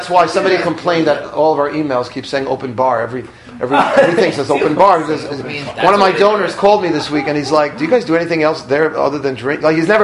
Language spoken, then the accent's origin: English; New York, United States; I grew up in Forest Hills, Queens, not so long ago. And, I grew up across the street from Forest Hills High School.